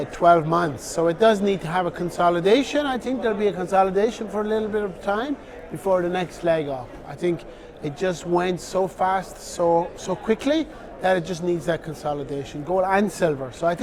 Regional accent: Ireland; I'm an Irishman, I like to buy things cheap.

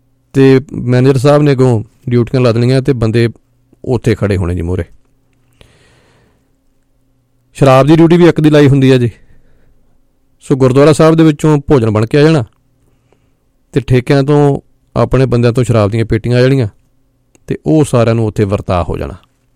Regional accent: Punjab, India; ਕਿਉਂਕਿ ਮੈਂ ਖੁਦ ਦੁਆਬੇ ਤੋਂ ਹਾਂ, ਇਸ ਅੰਦੋਲਨ ਨੂੰ ਲੈ ਕੇ ਦੁਆਬੇ ਵਾਲੇ ਜਿਹੜੇ ਨੇ ਜੀ ਉਹ ਬਹੁਤ ਢਿੱਲੇ ਨੇ।

